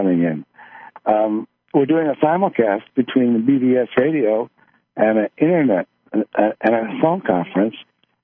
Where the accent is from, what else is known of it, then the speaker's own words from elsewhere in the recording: Philadelphia, Pennsylvania, United States; you know why I say all this is because I'm from Philadelphia.